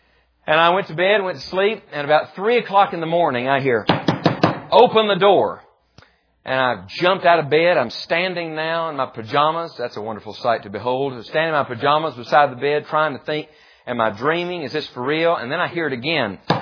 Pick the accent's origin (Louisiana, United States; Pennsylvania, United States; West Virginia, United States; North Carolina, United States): West Virginia, United States; I mean, you know, we think, I grew up in West Virginia. West Virginia's got nothing on South Georgia.